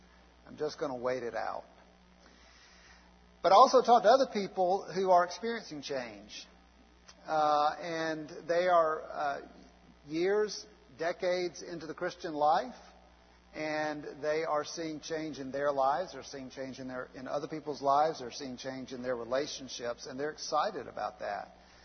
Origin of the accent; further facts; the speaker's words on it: Albany, Georgia, United States; is actually from my hometown in Albany, Georgia, believe it or not